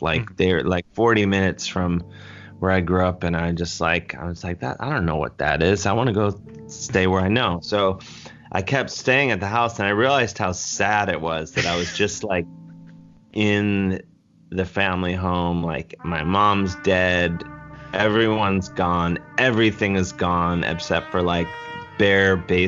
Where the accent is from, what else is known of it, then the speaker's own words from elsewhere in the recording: University Heights, Ohio, United States; because I grew up in University Heights, Ohio.